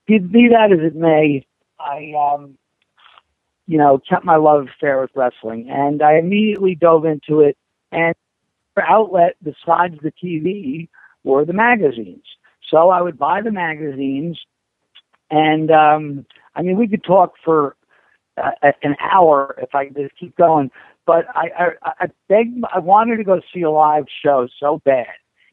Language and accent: English; New Jersey, United States; I'm from North Jersey. So wrestling was on WWF 2 hours on Saturday nights